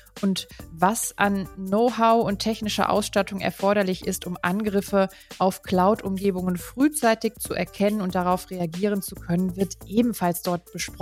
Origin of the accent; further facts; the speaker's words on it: North Rhine-Westphalia, Germany; Ich persönlich komme ja aus einer Strukturwandelregion. Ich bin ja ein Kind des Ruhrgebiets